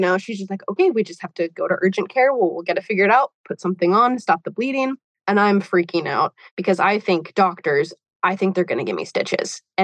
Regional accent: Washington, United States; So I'm from Washington State. I'm like 30 minutes north of Portland.

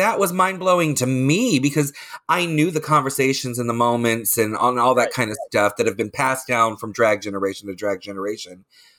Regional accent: Leesburg, Florida, United States; I grew up in Lake County. I grew up in Leesburg.

